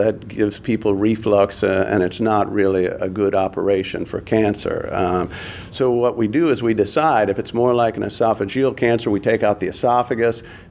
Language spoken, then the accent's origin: English; Vinita, Oklahoma, United States; I'm from a small town in northeastern Oklahoma initially, Vinita, Oklahoma. And I grew up in Oklahoma, went away to undergrad at the University of Notre Dame, and then came back to the University of Oklahoma for med school.